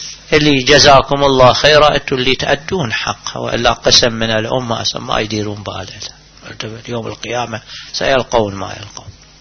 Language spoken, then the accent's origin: Arabic; Najaf, Najaf Governorate, Iraq; مو مثلنا اللي من أول كنا في النجف،